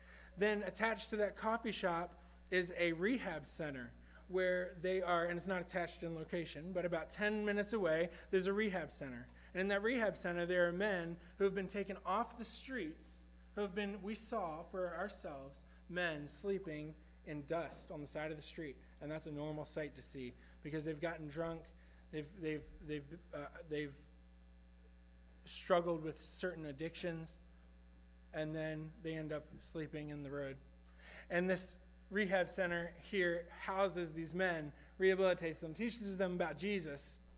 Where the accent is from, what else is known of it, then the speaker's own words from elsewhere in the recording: the South, United States; because I say that because I'm from the South.